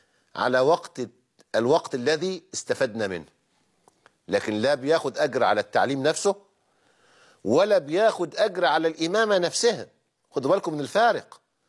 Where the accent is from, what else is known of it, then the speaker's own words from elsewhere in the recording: Egypt; احنا عندنا في مصر